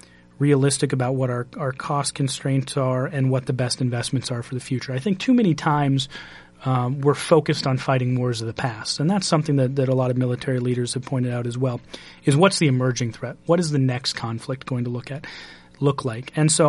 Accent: Boone, Iowa, United States; Boone, Iowa, my hometown.

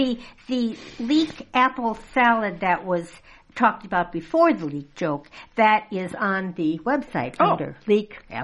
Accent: Wisconsin, United States; "Sir, I'm from Wisconsin. I know that joke."

